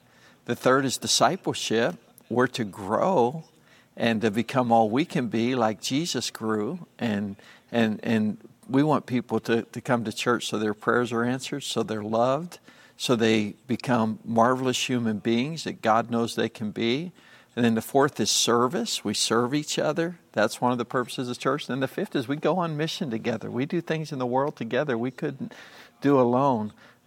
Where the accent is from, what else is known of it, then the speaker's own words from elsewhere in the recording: Pennsylvania, United States; And I grew up in Western Pennsylvania, and the people from there know that nearly half of the religious buildings, it seems like, have been sold